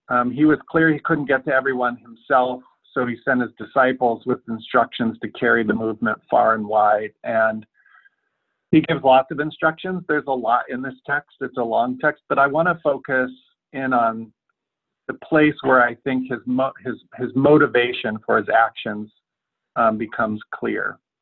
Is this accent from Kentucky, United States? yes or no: no; Bozeman, Montana, United States; because it turns out he had gone to my hometown, Bozeman, Montana, as a college student.